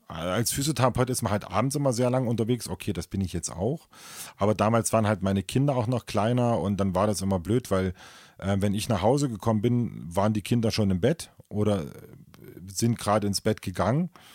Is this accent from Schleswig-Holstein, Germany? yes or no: no; Saxony, Germany; Also ich komme ja auch aus Sachsen. Ne? Ich bin ja, hört man vielleicht gar nicht mehr so sehr, aber ich komme ja auch aus Sachsen.